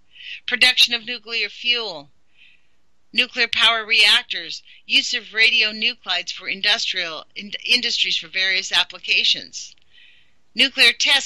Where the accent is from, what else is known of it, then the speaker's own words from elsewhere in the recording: United States; Last night was a humiliation as an American.